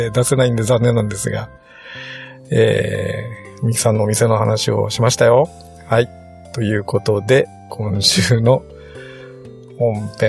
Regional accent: Shimane, Japan; まあ私の実家、島根なんですけれども、

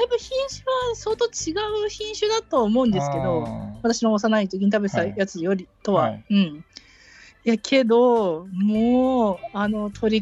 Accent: Hokkaido, Japan; やっぱり北海道出身なので、

